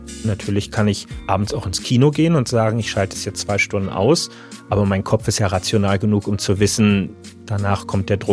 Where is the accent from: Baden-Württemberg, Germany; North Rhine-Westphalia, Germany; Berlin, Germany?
Berlin, Germany; Ich bin Berliner.